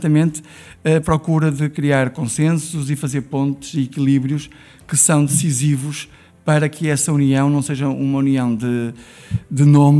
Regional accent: Barcelos, Braga, Portugal; entendo que nos últimos 8 anos Barcelos não teve o desenvolvimento que eu entendo como barcelense deveria ter tido.

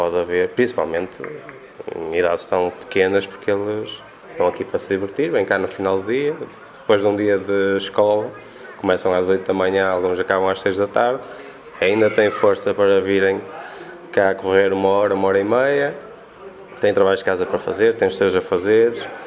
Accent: Braga, Portugal; Joguei futebol na minha infância, sim, em Braga.

